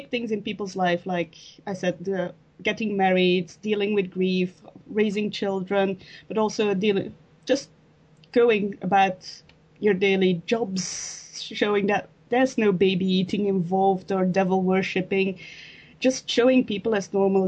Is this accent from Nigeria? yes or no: no; Belgium; Well, I grew up in Belgium, which by default means you're a Catholic, but it's not a very Roman Catholic country.